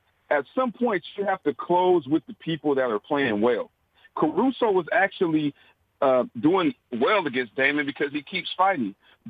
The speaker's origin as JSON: {"language": "English", "region": "California", "country": "United States", "said": "Oh, yeah, no, buddy. I'm from California, but I said I'm in Long Beach."}